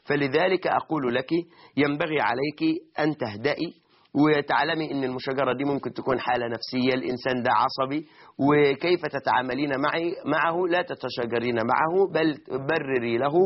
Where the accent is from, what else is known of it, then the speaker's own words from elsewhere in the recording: Egypt; هو ده في أعرافنا كمصريين